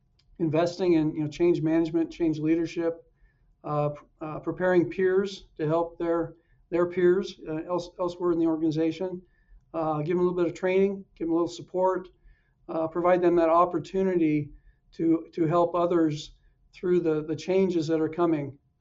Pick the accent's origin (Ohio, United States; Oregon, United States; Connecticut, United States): Oregon, United States; Born and bred in Oregon.